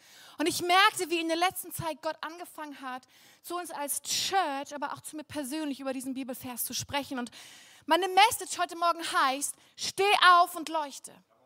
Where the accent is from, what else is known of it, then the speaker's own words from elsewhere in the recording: Flensburg, Schleswig-Holstein, Germany; moved away as an adult; Ich komme ursprünglich aus Flensburg und das werde ich nachher kurz erzählen. Ich wollte nie wieder nach Flensburg, nachdem ich Abi gemacht habe und ein paar Jahre im Ausland war.